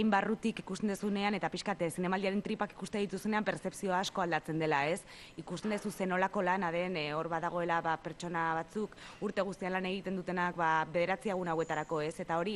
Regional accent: San Sebastián, Basque Country, Spain; ni Donostiarra naiz eta Donostiar bezala ba asko bizi izan dut zinemaldia

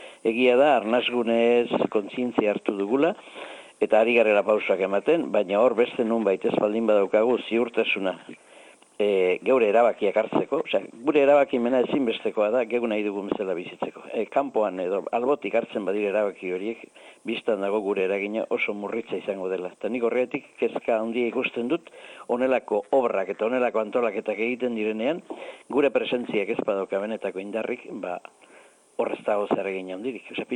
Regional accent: Ezkio, Basque Country, Spain; Ni neuk ikusten dut ezkio bezalako nire jaioterria bezalako batean zer esan nahi duen horrek.

